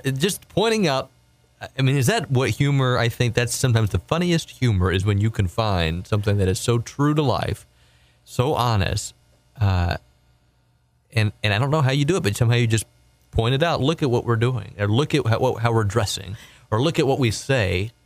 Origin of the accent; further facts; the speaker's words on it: the South, United States; I'm growing up in the South. I grew up there, too.